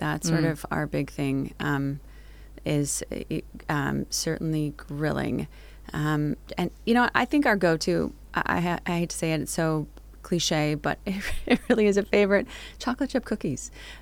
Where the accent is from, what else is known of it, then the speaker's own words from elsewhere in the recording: Oregon, United States; I grew up in Oregon, and Pendleton is housed there.